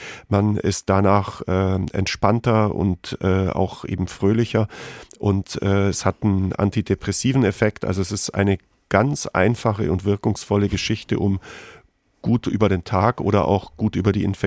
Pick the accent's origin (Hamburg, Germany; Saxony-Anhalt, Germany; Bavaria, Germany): Bavaria, Germany; born there; ich bin quasi in der Nähe von Bad Wörishofen geboren worden, im Kneippland Unterallgäu.